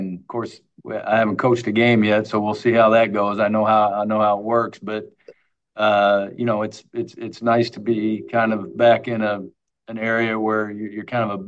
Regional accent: Champaign, Illinois, United States; then coming back to Southern Illinois, which Jamie and I are both from Illinois. She's from Decatur. I'm from Champaign.

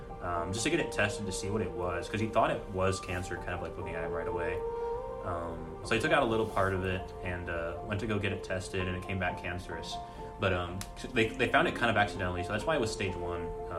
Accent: Cyprus; I grew up in Cyprus. I'm 20 years old, and I'm in a university studying math.

